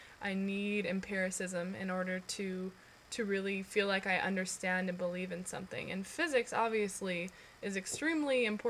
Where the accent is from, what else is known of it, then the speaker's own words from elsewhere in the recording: San Diego, California, United States; I'm 23 years old, and I'm a San Diego native. I was born and raised in East County, San Diego. Woohoo! Love that place. Still living out there currently with my parents in El Cajon.